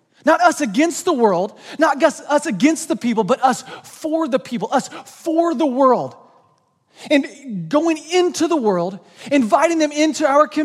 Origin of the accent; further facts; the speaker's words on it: Branson, Missouri, United States; I'm from Branson, Missouri, the great metropolis of Branson, Missouri. It's awesome. You go there when you're like 65 and hang out. It's just an old people mecca. And so I grew up in Branson.